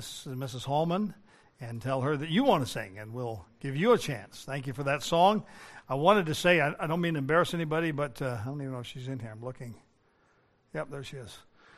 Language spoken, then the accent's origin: English; Colorado, United States; Because I grew up in Colorado and the Rocky Mountains and went to a camp called Camp Idrahaji.